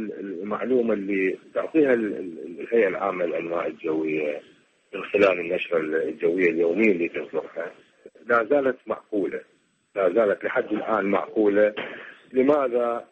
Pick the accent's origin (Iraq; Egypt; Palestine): Iraq; الموجودة عندنا بالعراق وحتى بالمنطقة متكيفين إلى درجات حرارة عالية